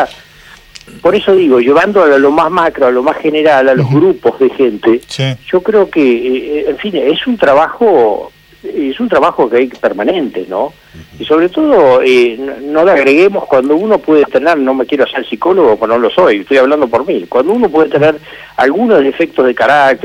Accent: Argentina; los que somos argentinos

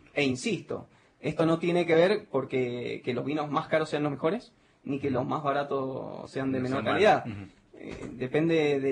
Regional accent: Mendoza, Argentina; porque somos mendocinos

